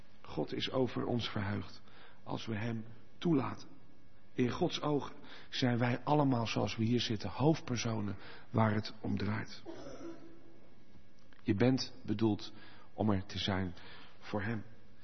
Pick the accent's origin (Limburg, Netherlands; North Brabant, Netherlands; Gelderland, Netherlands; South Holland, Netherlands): South Holland, Netherlands; Rotterdam; Ja, ik kom van Rotterdam, ik kan er niks aan doen, sorry.